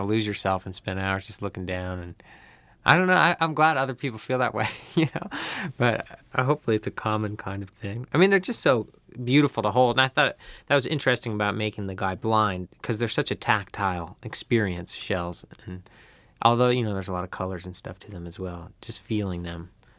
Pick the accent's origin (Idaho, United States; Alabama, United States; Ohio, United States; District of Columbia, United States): Ohio, United States; Cleveland; I grew up in Cleveland, so all that was just so different for me.